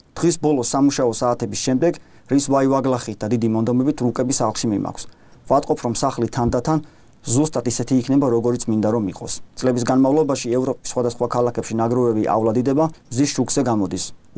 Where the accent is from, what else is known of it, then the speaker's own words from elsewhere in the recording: Keda, Adjara, Georgia; ყველანი ქედიდან აჭარიდან მოვდივართ და მთელი ბავშვობა ერთად გვაქვს გატარებული.